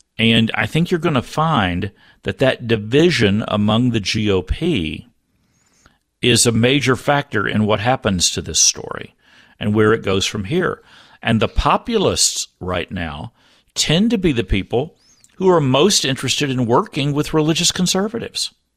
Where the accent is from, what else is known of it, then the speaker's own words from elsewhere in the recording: Texas, United States; what frequently I grew up calling them country club Republicans. That was the phrase that I knew growing up in Texas.